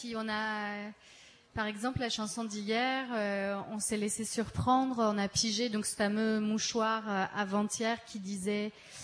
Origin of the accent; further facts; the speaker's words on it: Paris, Île-de-France, France; quand je suis rentrée chez moi en France, à Paris